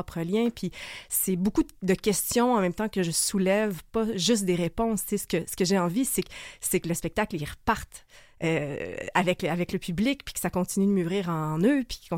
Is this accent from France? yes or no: no; Quebec, Canada; Je me fais dire des fois que j'ai un accent. Est-ce que je suis moins québécoise parce que j'ai un accent?